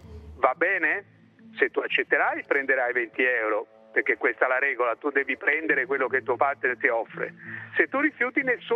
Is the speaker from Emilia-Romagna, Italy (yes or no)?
no; Florence, Tuscany, Italy; No, io sai, sono fiorentino.